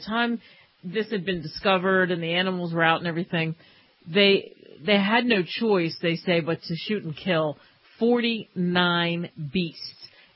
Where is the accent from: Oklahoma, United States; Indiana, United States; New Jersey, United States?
New Jersey, United States; also born or lived in Ohio; I grew up in New Jersey.